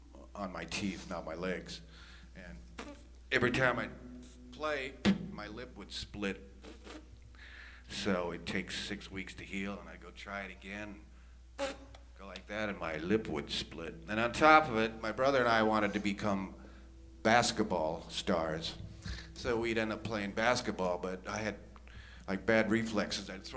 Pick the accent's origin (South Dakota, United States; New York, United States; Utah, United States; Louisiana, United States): South Dakota, United States; Madison; I grew up in Madison. You can tell I'm from South Dakota because I've got to be pointing at it while I'm talking about it.